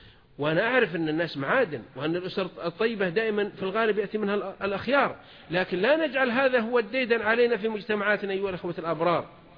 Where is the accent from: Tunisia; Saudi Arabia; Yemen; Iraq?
Saudi Arabia; south; أنا وأنا صغير في الجنوب، أنا من قبائل الجنوب،